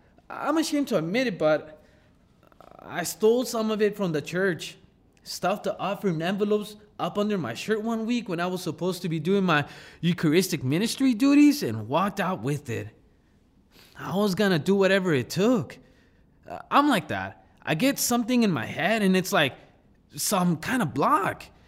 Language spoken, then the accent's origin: English; Nicaragua; moved away as an adult; now in Delaware, United States; I came from Nicaragua, baby, the land of lakes and volcanoes. Been here 8 years, almost to the day.